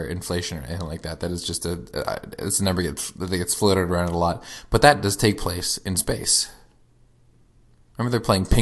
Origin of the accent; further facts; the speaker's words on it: Florida, United States; Doug, we grew up in Florida, home of Cape Canaveral, home mm-hmm. of NASA.